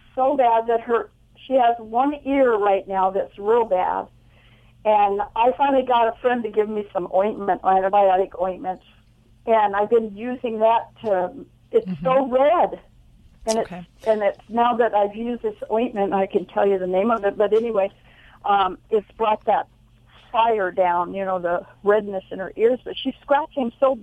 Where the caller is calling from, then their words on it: Cayucos, California, United States; Actually, from Cayucas.